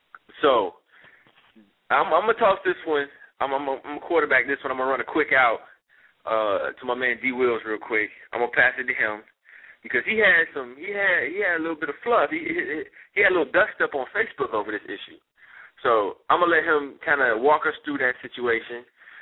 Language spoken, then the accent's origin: English; Madison, Wisconsin, United States; he is from Madison, Wisconsin. So I had to get a little shout out to my hometown